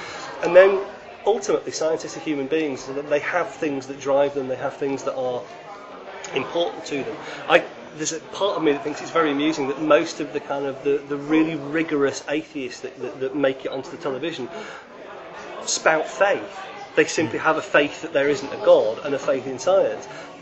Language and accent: English; Manchester, North West England, United Kingdom; born there; now in Lancaster, United Kingdom; No, I'm Mancunian by birth.